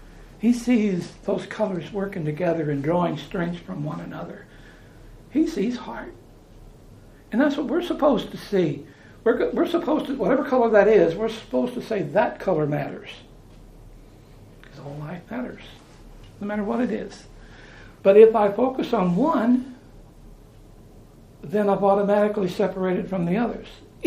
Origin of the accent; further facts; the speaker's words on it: St. James, Missouri, United States; By saying I'm from St. James, I am from St. James.